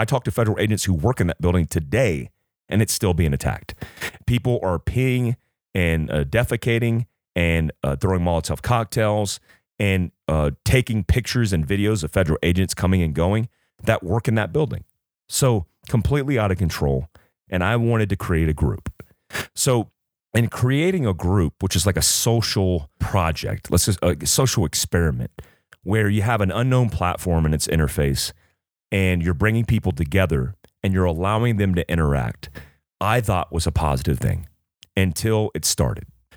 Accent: United States; One, I am an American. I am proud to be an American.

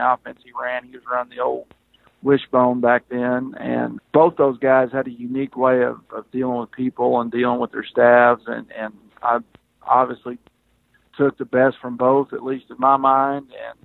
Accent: Rogers, Arkansas, United States; Well, I am from Rogers, Arkansas, which is about 18 miles down the road from Fayetteville.

